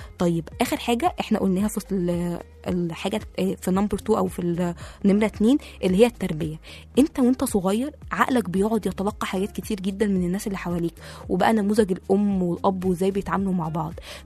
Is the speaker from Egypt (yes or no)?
yes; Egypt; يعني احنا كمصريين مع بعض لا البني ادم الكريم ده احنا بنشيله فوق راسنا